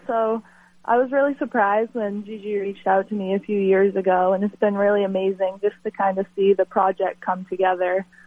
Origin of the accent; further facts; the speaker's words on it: Milbridge, Maine, United States; So I grew up in Millbridge, Maine. I've lived there all my life with my family.